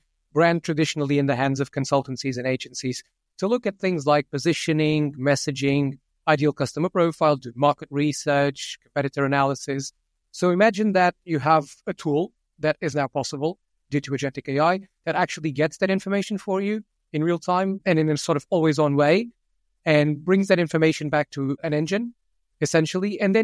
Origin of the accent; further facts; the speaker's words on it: Lisbon, Portugal; English is a second language; moved away as an adult; now in London, United Kingdom; We grew up in Lisbon many moons ago, but I've been in London now for the past 11 years